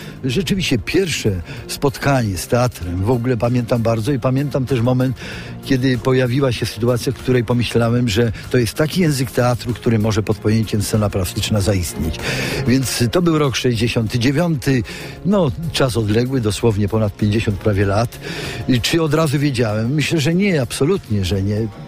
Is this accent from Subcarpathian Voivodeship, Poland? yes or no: no; Świętokrzyskie Voivodeship, Poland; Ja się urodziłem pod samym Świętym Krzyżem, w takiej małej wiosce u podnóża klasztoru i rzeczywiście to dzieciństwo spędzałem tam